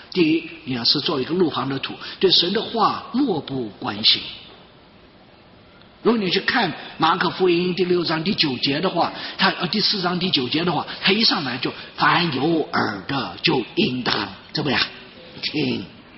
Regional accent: Chongqing, China; 我在重庆呢，我们住的一个房子里面的话呢，就是那时候因为我住在重庆

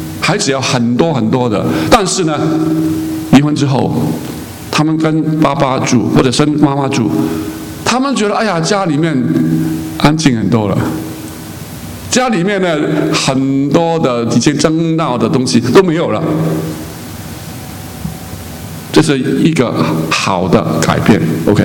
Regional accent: Hong Kong; 我是从在香港长大的，我看香港的情况实在很混乱。

